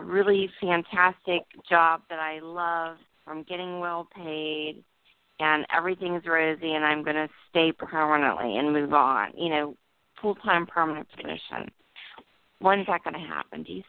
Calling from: New Jersey, United States; I'm in New Jersey.

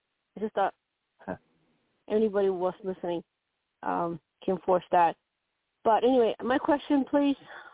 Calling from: Colorado, United States

